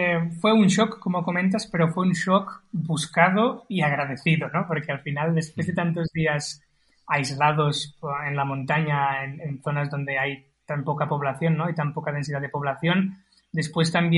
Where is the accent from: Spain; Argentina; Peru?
Spain; moved away; mi familia y mis grandes amigos que estaban en España y en mi pueblo natal